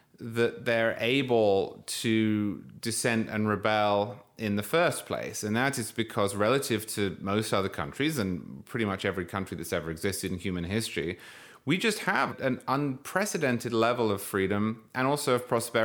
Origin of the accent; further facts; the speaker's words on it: United States; that's just part of being an American, is accepting that.